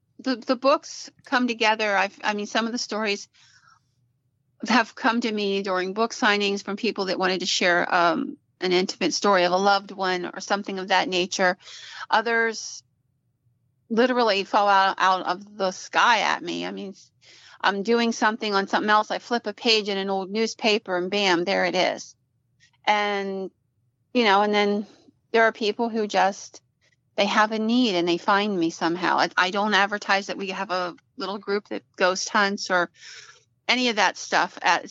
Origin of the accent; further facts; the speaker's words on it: Philadelphia, Pennsylvania, United States; I grew up in Philadelphia.